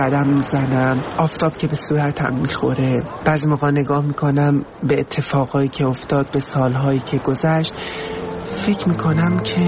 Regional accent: Iran; moved away; من یک زن ترنسم و از ایران اومدم

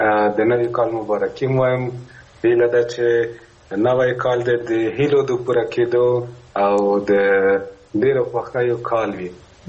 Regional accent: Kabul, Afghanistan; زما ماشومتوب خو په کابل کې دی تیر شوی دی

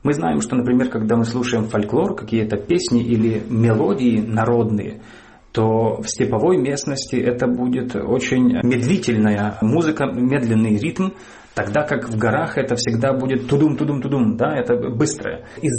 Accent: Zakarpattia Oblast, Ukraine; Я из Закарпатья, но когда я читаю его стихи, мне кажется, что там нету содержания.

